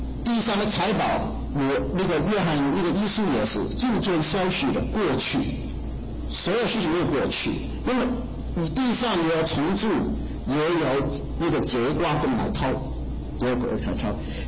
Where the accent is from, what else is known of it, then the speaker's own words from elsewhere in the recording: Hong Kong; 我大概8岁的时候啊，1969年，当时呢，我是出生长大在香港的，香港是英国殖民地。